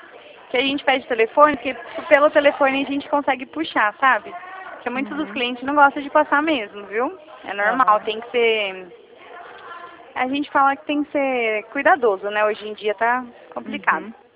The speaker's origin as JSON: {"language": "Portuguese", "region": "São Paulo", "country": "Brazil", "said": "Eu sou aqui do interior de São Paulo, né?"}